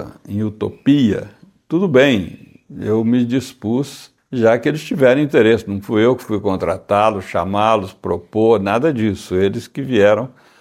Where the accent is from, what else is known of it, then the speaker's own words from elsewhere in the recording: Minas Gerais, Brazil; eu sou mineiro, né?